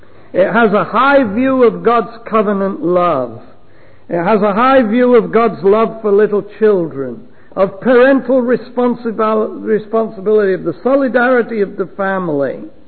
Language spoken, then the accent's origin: English; England, United Kingdom; I come from England